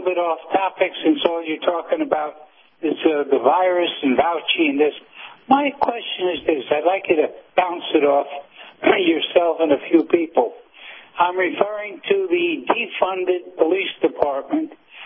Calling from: Sarasota, Florida, United States; calling from Sarasota.

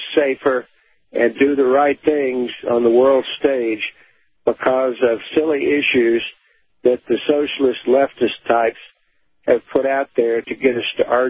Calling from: Denver, Colorado, United States; Yeah, this is … in Denver.

